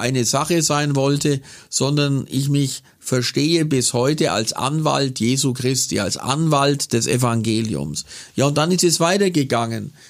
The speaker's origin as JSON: {"language": "German", "region": "Bavaria", "country": "Germany", "tie": "born or raised there", "also_born_or_lived": "Buchloe", "said": "aus Bayerisch-Schwaben, aus dem Lechrain."}